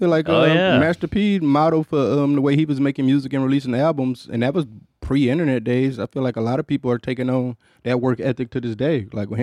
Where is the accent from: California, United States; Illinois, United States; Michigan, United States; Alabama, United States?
Michigan, United States; Detroit; growing up in Detroit, you only got like 3 months where you could skate.